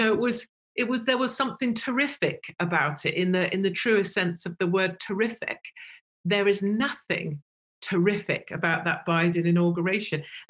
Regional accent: United Kingdom; I'm British and I was freezing my bottom off there.

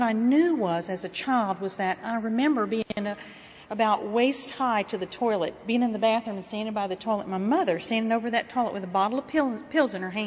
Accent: Baton Rouge, Louisiana, United States; I was born in Baton Rouge, grew up there. I'm the fourth daughter of five children.

